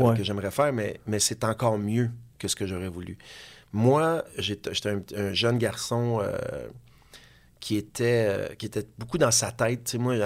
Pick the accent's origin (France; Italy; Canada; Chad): Canada; Terrebonne, Quebec; moi, j'étais un gars de la région. Tu comprends? Moi, je viens de Terrebonne, La Plaine.